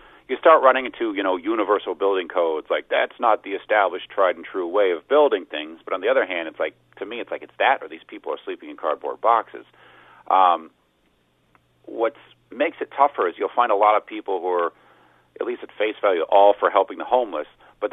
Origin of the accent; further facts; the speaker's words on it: Stoughton, Massachusetts, United States; I'm from New England